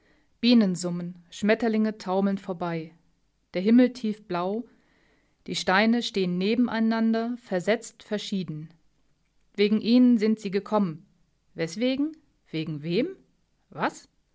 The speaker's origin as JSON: {"language": "German", "town": "Geismar", "region": "Lower Saxony", "country": "Germany", "said": "ich komme aus Geismar"}